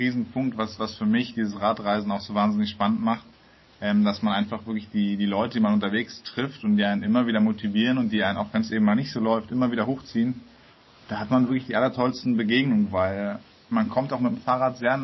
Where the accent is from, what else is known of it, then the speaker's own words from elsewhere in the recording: Berlin, Germany; Genau, ich komme aus Berlin, habe dort auch am Anfang Bachelor studiert